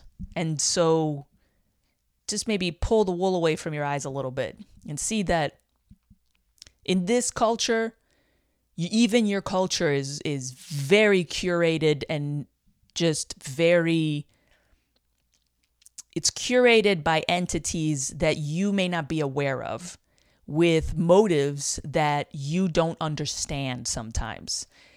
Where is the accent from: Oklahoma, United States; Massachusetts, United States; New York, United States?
New York, United States; New York City; I'm from New York City. I have been back to New York City.